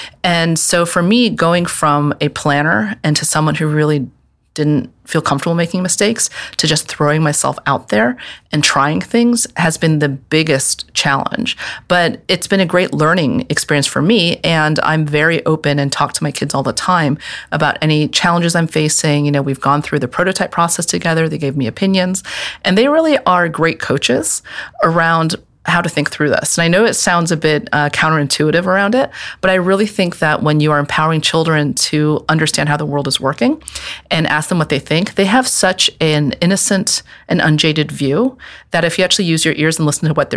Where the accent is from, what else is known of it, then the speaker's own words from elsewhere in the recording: Hong Kong; luckily I grew up in Hong Kong.